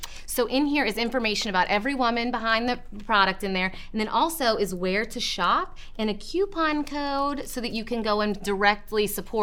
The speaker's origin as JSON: {"language": "English", "region": "the South", "country": "United States", "tie": "born or raised there", "said": "Just growing up in the South, my mom always had beautiful blue and white porcelain, like Chinese ginger jars."}